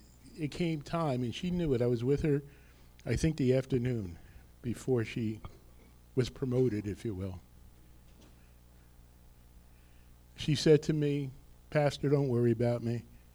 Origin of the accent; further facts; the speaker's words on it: Rutherford, New Jersey, United States; if you know anything about North Jersey, I grew up in Rutherford